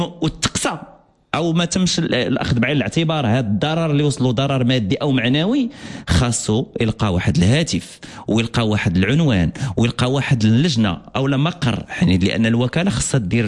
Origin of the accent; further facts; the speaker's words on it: Morocco; احنا مغاربه